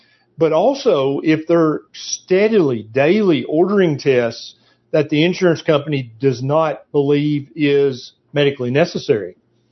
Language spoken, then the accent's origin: English; Tennessee, United States; And you're from Texas. I'm from Tennessee.